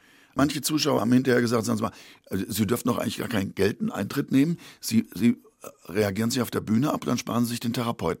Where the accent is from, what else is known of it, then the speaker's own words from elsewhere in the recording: Hesse, Germany; Und dann bin ich in Hessen aufgewachsen.